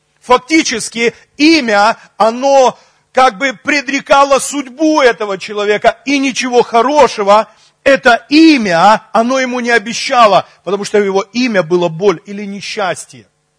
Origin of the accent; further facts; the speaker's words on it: Vorkuta, Komi Republic, Russia; born there; А я в Воркуте, на Южном, никому не нужном. Это хуже Усть-Кулома.